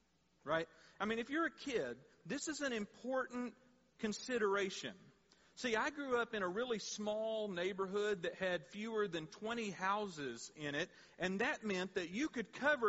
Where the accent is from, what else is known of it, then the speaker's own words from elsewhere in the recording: Texas, United States; And I grew up in South Texas, and so there were years when, you know, it would be like 98 degrees, you know, on Halloween